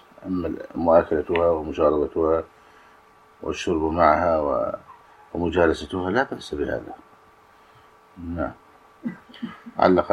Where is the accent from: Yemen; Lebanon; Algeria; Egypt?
Egypt; حتى هذا إلى يومنا هذا في بلدنا مصر، بعض الناس يتحرج من ذبيحة الحائض